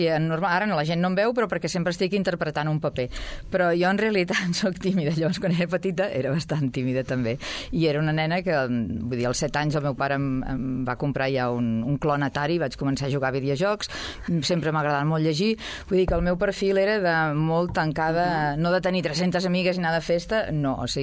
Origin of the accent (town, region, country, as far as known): Sabadell, Catalonia, Spain; born there